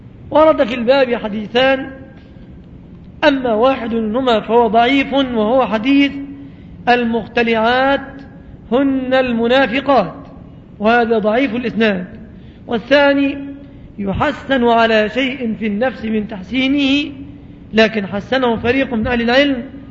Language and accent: Arabic; Egypt; لكن في بلادنا مصر يذهب الزوج قليل المروءة